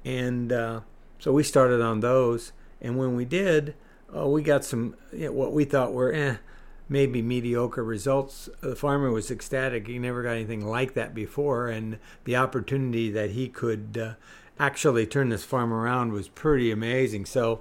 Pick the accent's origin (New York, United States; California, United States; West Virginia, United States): California, United States; Modesto; along with some local things around my hometown here of Modesto, in and around, 40, 50 miles of here.